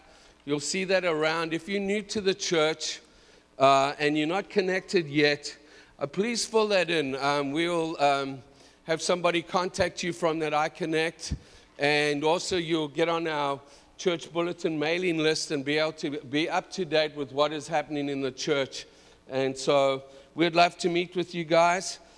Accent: Zimbabwe; born there; I'm actually from Zimbabwe, born in Zimbabwe. I know I don't look like a Zimbabwean, but I am one. And it's good to go home.

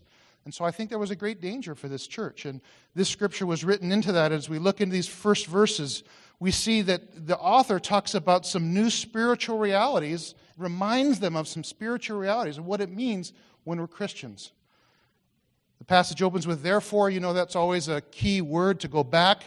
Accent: United States; moved away as an adult; now in Canada; So quickly, I lost my accent, or at least tried to learn to speak Canadian, and it took some time. Over time, there was a gradual shift, and I began to realize, you know, actually, I'm becoming Canadian.

